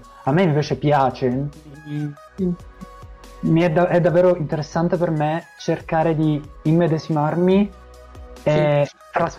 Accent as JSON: {"language": "Italian", "town": "Palermo", "region": "Sicily", "country": "Italy", "said": "Perché io vengo da Palermo"}